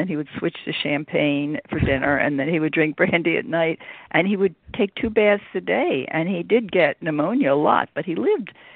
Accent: Philadelphia, Pennsylvania, United States; I grew up in Philadelphia

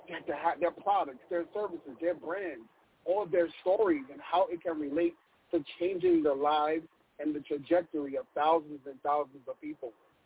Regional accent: Brooklyn, New York, United States; I am from Brooklyn, New York.

